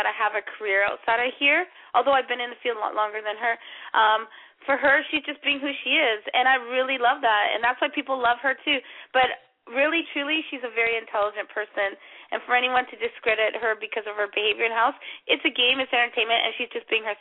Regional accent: Vancouver, British Columbia, Canada; because I am from Vancouver.

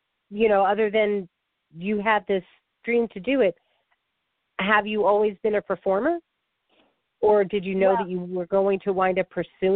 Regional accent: New York, United States; And I'm so excited to be sharing a fellow native New Yorker who was born and raised on the Lower East Side of Manhattan.

